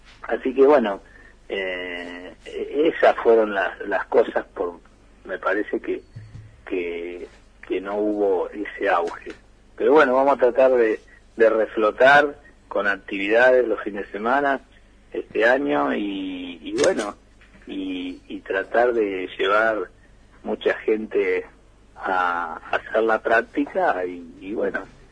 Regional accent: Venado Tuerto, Santa Fe, Argentina; Y yo vengo de Venado Tuerto, que cultura totalmente tenística

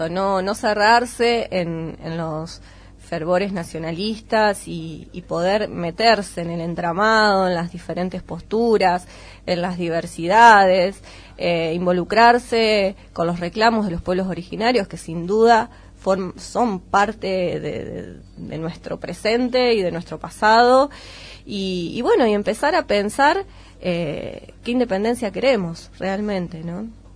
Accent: Argentina; Decir, bueno, la causa Malvina nos une como argentinos.

